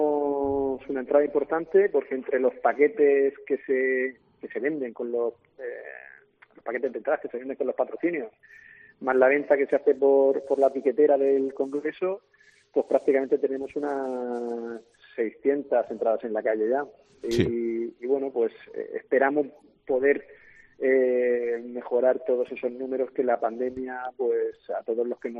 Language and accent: Spanish; Region of Murcia, Spain; como buen murciano que soy, quiero que nuestra tierra, que nuestra ciudad, que nuestra región